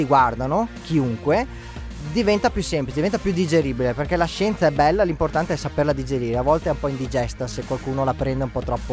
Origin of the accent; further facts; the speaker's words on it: Veneto, Italy; Poi se unisci che sono veneto e anche fisico